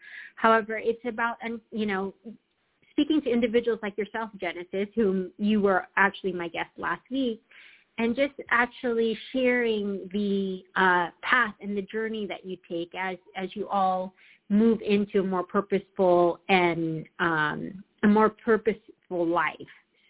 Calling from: California, United States; and I'm calling from Southern California.

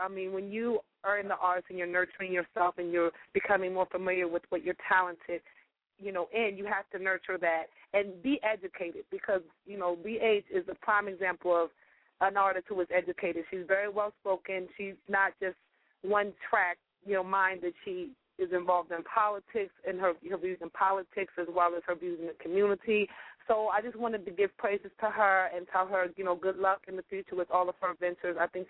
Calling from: Glen Burnie, Maryland, United States; Good evening. … I'm calling from Glen Burnie, Maryland. Hello, this is my area.

